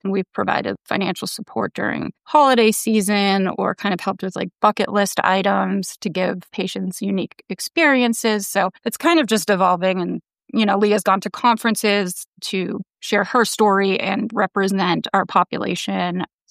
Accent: Massachusetts, United States; born and raised in Massachusetts.

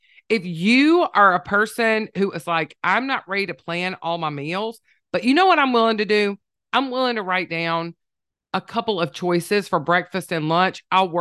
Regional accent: the South, United States; accent: Southern; because you know I am Southern. I don't know if you could tell by my accent, but I am.

